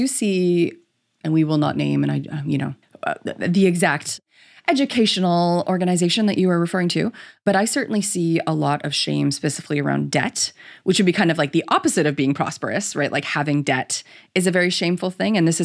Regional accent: Canada; I'm Canadian

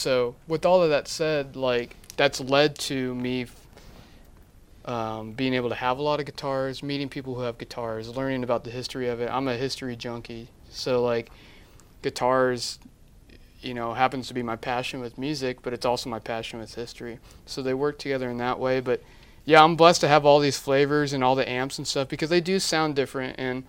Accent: Springfield, Illinois, United States; I'm from Springfield, Illinois.

